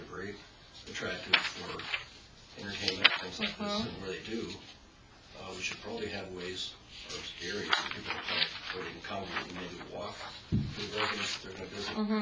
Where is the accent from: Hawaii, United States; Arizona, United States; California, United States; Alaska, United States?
California, United States; Hollywood; I'm from Hollywood. I remember those kind of driveways.